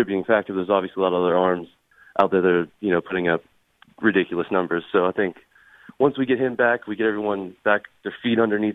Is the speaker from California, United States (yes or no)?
no; Jacksonville, Florida, United States; I'm from Jacksonville.